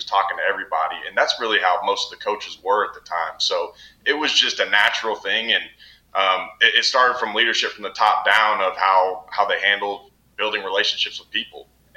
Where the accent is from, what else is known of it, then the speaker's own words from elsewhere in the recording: Houston, Texas, United States; And when I transferred from the University of Houston, I mean, I'm from Houston, so, I mean, that was really my whole circle.